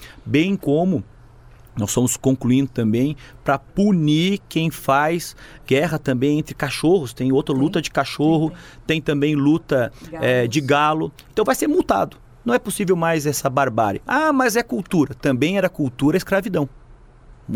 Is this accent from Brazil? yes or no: yes; Lages, Santa Catarina, Brazil; eu sou de Lages, da Serra Catarinense, eu tenho um orgulho tremendo pelo meu chão, eu sou o único deputado eleito da região serrana.